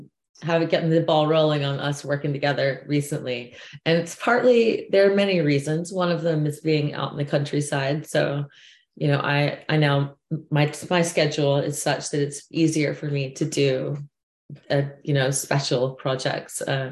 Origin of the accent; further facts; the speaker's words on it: Alabama, United States; moved away as an adult; now in San Francisco, United States; Hi. Yeah, so I'm originally from Alabama. I came to San Francisco in 1999 on the Ides of March.